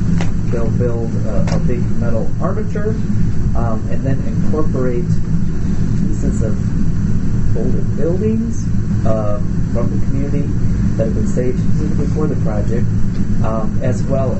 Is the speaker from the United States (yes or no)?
yes; Eau Claire, Wisconsin, United States; So, full disclosure, I'm from Eau Claire.